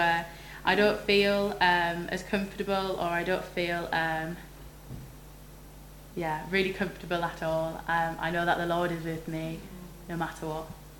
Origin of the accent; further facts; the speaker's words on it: Middlesbrough, North East England, United Kingdom; I'm from Middlesbrough, if you know where that is.